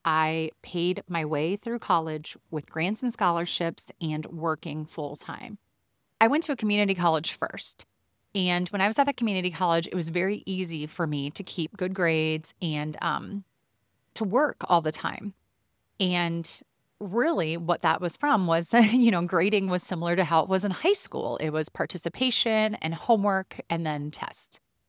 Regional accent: Iowa, United States; the big thing that it taught this little small town girl from Iowa is there's so much more to the world than this little tiny town that we're from.

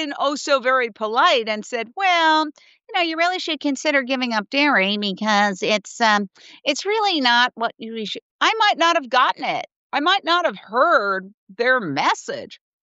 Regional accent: New York, United States; Then I came back to my hometown, New York. I was raised in Midtown Manhattan, ended up working at WCBS TV.

